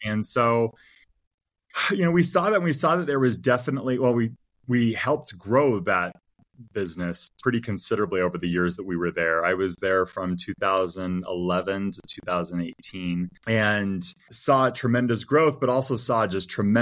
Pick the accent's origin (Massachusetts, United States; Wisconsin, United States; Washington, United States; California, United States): Washington, United States; Seattle; They were located in Portland, and I grew up in Seattle, so I was kind of excited to go back to the Northwest and just check it out.